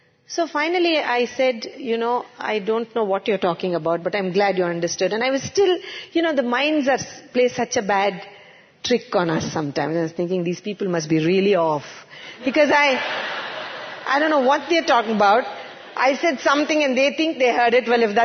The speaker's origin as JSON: {"language": "English", "region": "South India", "country": "India", "tie": "born or raised there", "said": "A lot of us are like that. I grew up in the South. I can understand Hindi very well, but I'm not very confident in speaking the language."}